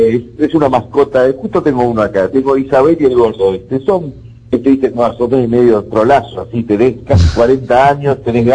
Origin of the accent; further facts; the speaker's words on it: Uruguay; Ok, soy uruguayo, ¿no?